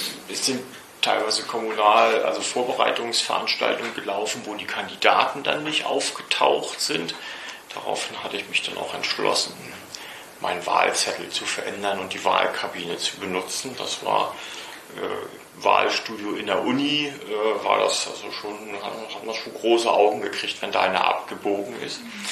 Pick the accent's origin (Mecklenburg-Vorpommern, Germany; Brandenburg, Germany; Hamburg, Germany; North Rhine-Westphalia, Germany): Mecklenburg-Vorpommern, Germany; Rostock; born there; 1964 geboren in Rostock